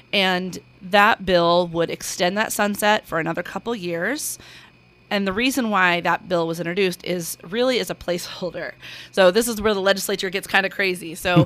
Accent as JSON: {"language": "English", "region": "Kansas", "country": "United States", "tie": "born or raised there", "lives_now": "Kansas City, United States", "said": "I came from a teeny tiny town out in western Kansas. So this is my hometown now. I've lived here for so long."}